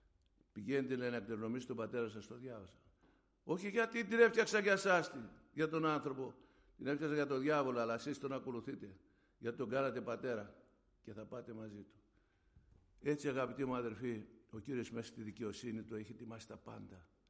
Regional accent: Kissos, Thessaly, Greece; Εμείς στο χωριό μου, στο Πήλιο, στο Κισό Πήλιο, είναι Τσαγκαράδα, Μούρηση, Κισός και μετά είναι η Ζαγορά.

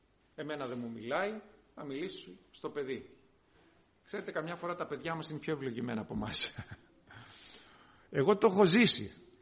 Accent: Chalkida, Central Greece, Greece; επειδή είμαι από Χαλκίδα εγώ.

